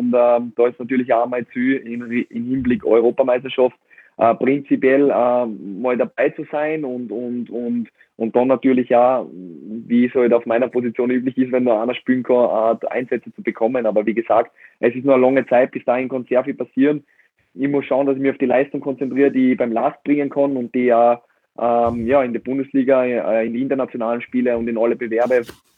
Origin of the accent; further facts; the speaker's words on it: Salzburg, Austria; es war mein Jugendclub, es ist mein Heimatclub, ich komme aus Salzburg.